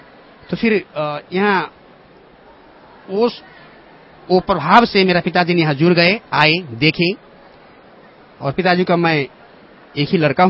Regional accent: Nepal; मैं नेपाल का रहने वाला हूँ

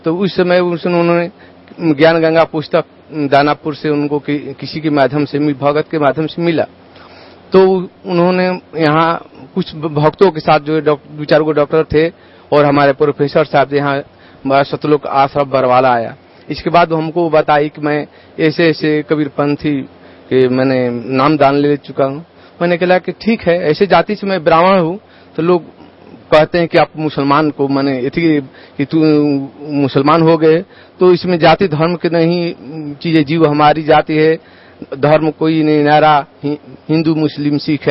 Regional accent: Bihar, India; मैं जिला रोहतास बिहार से आया हूँ।

